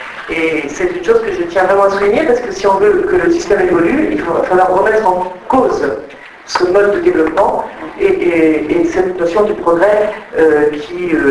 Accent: Nouvelle-Aquitaine, France; born there; je suis moi-même fille d'agriculteur, je suis née dans le Poitou-Charentes sur une ferme.

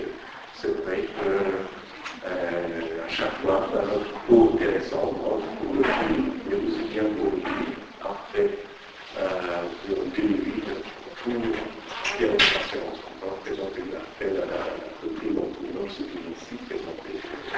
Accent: Afghanistan; French is a second language; now in France; quand j'ai quitté l'Afghanistan, en France, en 85, c'est sûr que je ne pouvais pas écrire en français et je me demandais à quoi bon écrire en persan

